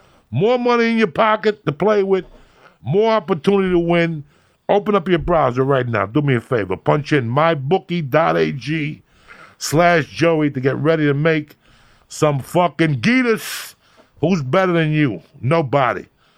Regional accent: New Jersey, United States; I'm from Jersey, bitch. I swam in these fucking corrosive waters years ago.

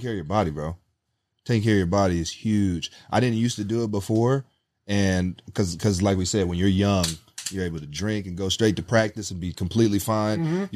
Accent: Cleveland, Ohio, United States; I'm from Cleveland, Ohio, man.

